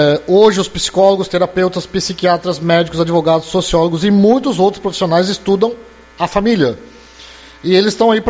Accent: Cachoeirinha, Rio Grande do Sul, Brazil; also born or lived in Argentina; Sou de Cachoeirinha, cidade lá da Grande Porto Alegre, uma família pobre

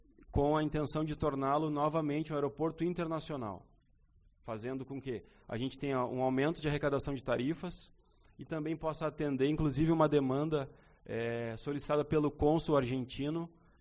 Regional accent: Canoas, Rio Grande do Sul, Brazil; now in Uruguaiana, Brazil; Eu sou natural de Canoas

